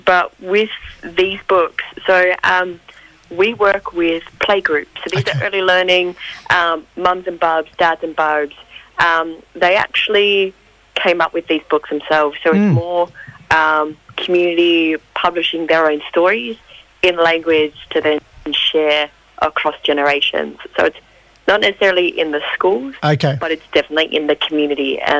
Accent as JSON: {"language": "English", "region": "New South Wales", "country": "Australia", "lives_now": "Sydney, Australia", "said": "I'm a Widjibal Wailwoman from Bundjalung Country, up in northern New South Wales. But I'm calling in from Darug Country out in Western Sydney today."}